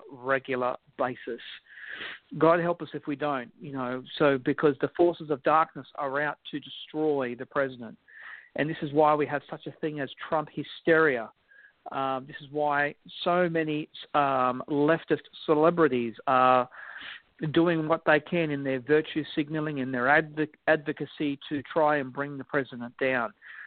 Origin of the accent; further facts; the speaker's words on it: Australia; And I'm even saying this as an Australian.